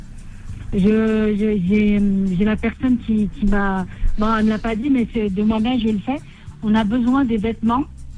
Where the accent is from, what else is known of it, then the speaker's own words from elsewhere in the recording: Maghnia, Tlemcen Province, Algeria; Moi, je suis de Marnia.